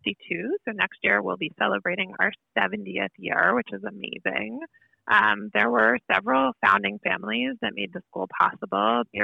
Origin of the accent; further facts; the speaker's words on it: North Haven, Connecticut, United States; About 10 minutes from Yale in North Haven, Connecticut.